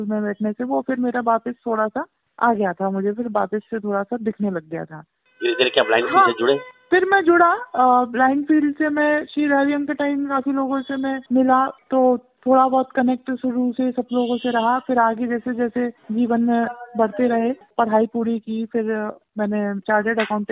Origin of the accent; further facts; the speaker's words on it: Jhansi, Uttar Pradesh, India; also born or lived in Mathura; मेरी पैदाइश मथुरा में हुई है। एक्चुअली मेरे फादर की ट्रांसफरेबल जॉब थी, तो वैसे तो मेरा बचपन झांसी में बीता है।